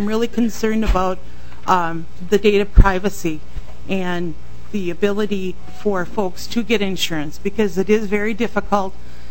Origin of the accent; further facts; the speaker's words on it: Duluth, Minnesota, United States; I'm down from Duluth, Minnesota. It's a cold morning.